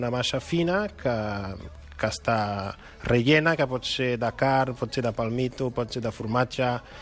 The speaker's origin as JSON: {"language": "Catalan", "country": "Brazil", "second_language": "Catalan", "lives_now": "Spain", "said": "jo soc brasiler, i allà a Brasil nosaltres per esmorzar acompanyem els sucs naturals"}